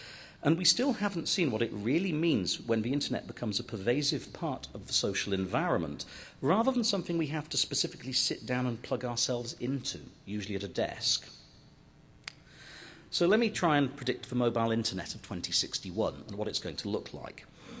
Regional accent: United Kingdom; I'm British, and I'm carrying an iPhone today that has an IQ of about 70.

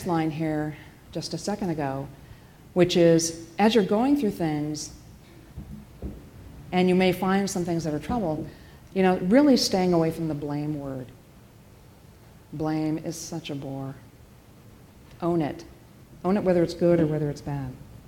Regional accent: Los Angeles, California, United States; I'm from California. Sorry, I also grew up in Los Angeles.

